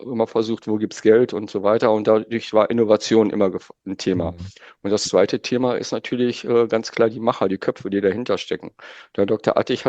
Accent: North Rhine-Westphalia, Germany; ich komme ja aus Nordrhein-Westfalen

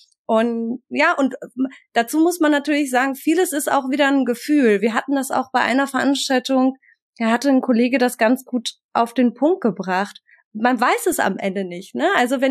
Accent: Hanover, Lower Saxony, Germany; Also ich bin in Hannover aufgewachsen, in der Großstadt

